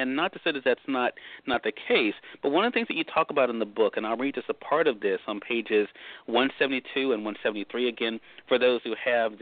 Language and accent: English; Mississippi, United States; I'm a very simple guy. I grew up in Mississippi.